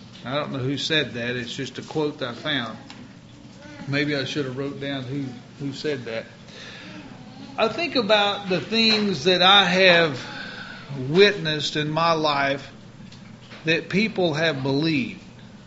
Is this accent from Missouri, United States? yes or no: yes; Missouri, United States; born there; You know, I was born in Missouri.